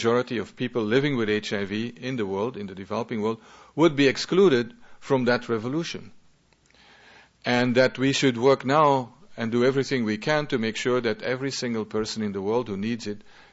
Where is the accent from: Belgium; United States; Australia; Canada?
Belgium; English is a second language; very relevant for my country, for I come from Belgium